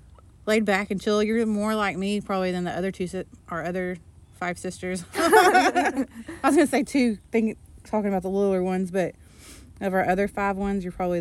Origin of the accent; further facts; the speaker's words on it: Munster, Texas, United States; born there; I was born in Munster, Texas.